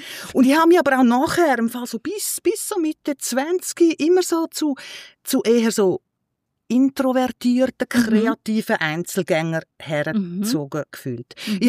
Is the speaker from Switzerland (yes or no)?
yes; Switzerland; Und ich als Schweizerin bin natürlich sehr exotisch gewesen.